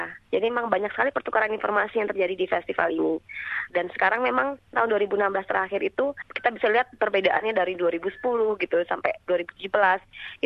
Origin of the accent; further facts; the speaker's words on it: Padang, West Sumatra, Indonesia; moved away as an adult; also born or lived in Jakarta; now in Bali, Indonesia; Sebenarnya saya lahir dan besar di Padang. Saya baru merantau ke Jakarta itu setelah lulus kuliah.